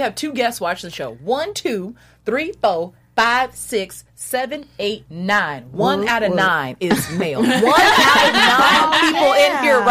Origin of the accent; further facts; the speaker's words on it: Seattle, Washington, United States; I'm from Seattle, Washington. I don't know what the hell he's talking about.